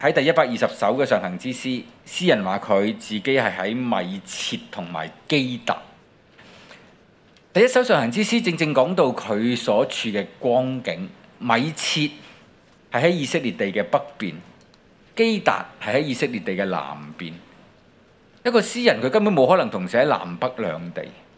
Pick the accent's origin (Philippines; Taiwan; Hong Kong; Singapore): Hong Kong; 其实这个何尝不像我们香港人在过去几年的经历